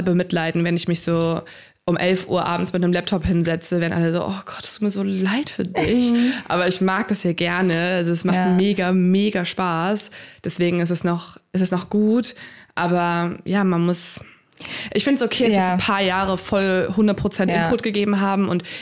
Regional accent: Lippstadt, North Rhine-Westphalia, Germany; Und ich komme aus der Nähe von Lippstadt. Das ist so eine halbe Stunde von Paderborn entfernt.

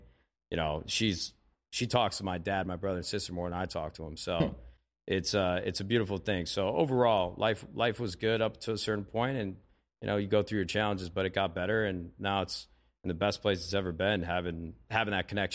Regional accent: Palos Hills, Illinois, United States; I grew up in Chicago, Illinois. You know, some people are sticklers about saying I'm from the city. I'm like 20 minutes outside, south side, Palos Hills

